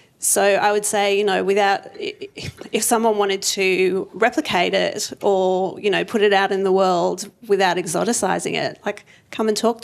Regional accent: Australia; born there; I wasn't born in India. I was born here in Australia. So I'm, you know, first generation Australian.

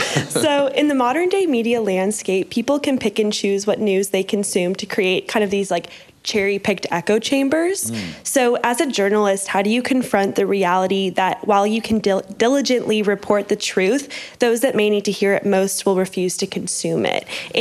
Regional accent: United States; Hi, I'm also American

